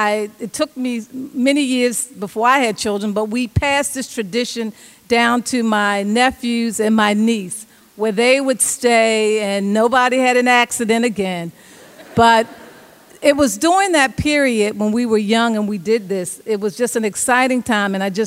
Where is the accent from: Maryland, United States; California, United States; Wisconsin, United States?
Maryland, United States; Baltimore; When I was young, I grew up in West Baltimore